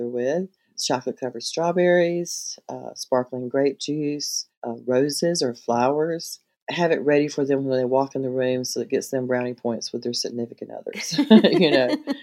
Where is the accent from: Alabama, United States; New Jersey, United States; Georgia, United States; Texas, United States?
Alabama, United States; Greenville; moved away; Well, myself, I am a transplant from South Alabama, Greenville. But I moved here in 2006 with my dog and a tent and $2,000.